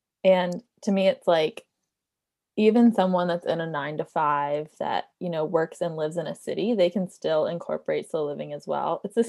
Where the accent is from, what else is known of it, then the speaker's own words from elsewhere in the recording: Florida, United States; It's very like cold there, and I'm from Florida, not used to the cold.